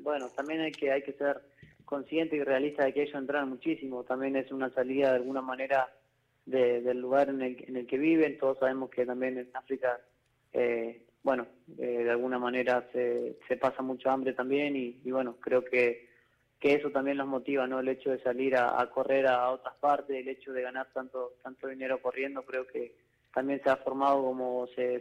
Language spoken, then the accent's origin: Spanish; Gualjaina, Chubut, Argentina; no podía jugar al fútbol porque bueno, el club de mi pueblo cerró y bueno, me dediqué a correr